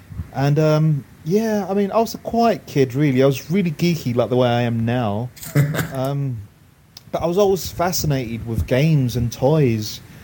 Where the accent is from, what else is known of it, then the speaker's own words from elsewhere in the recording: London, United Kingdom; also born or lived in Scotland; And I think I had just moved over from Scotland to London. And I grew up in London, in South London, near Brixton.